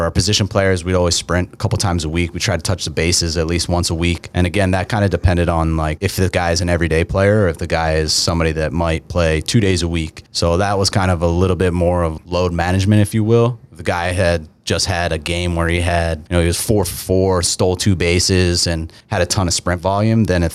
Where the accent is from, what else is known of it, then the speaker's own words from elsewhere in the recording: Philadelphia, Pennsylvania, United States; I grew up in the Philly area. So, okay. Yeah, like born and raised. I was born in the city and then raised in the suburbs.